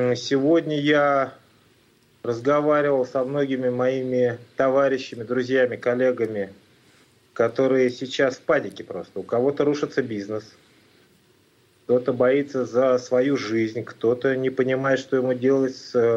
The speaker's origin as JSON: {"language": "Russian", "country": "Kazakhstan", "moved": "yes", "said": "Да, кто-то сказал из моих близких, можно сказать спасибо российским властям, что наконец-то я побывал у себя на родине."}